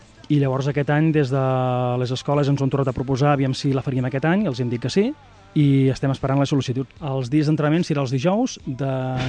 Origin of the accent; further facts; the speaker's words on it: L'Espluga de Francolí, Catalonia, Spain; bàsicament tots som de l'Espluga, tenim algun esporàdic de Montblanc